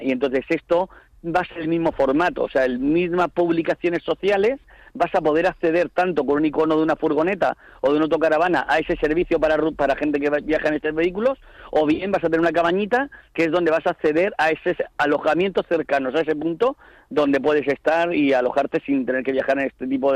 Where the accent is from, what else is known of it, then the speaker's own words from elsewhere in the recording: Region of Murcia, Spain; moved away as an adult; now in Pantín, Spain; Sí, yo soy de Murcia, pero me vine a Galicia hace 3 años con mi mujer